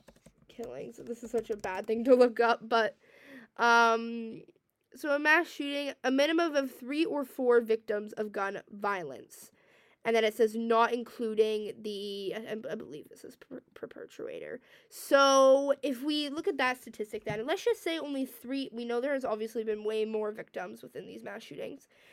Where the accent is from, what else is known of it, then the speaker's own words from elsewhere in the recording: Canada; I am American, but I live in Canada, and I've lived in Canada my whole life.